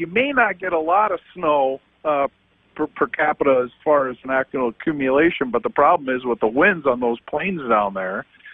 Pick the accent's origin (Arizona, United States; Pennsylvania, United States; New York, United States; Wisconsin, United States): Pennsylvania, United States; I'm originally from the Poconos.